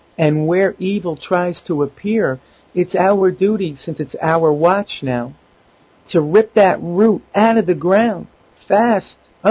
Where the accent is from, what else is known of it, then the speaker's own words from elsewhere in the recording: United States; it rips my heart out, disgusts me as an American to know that activities occurring here in my country, in my time.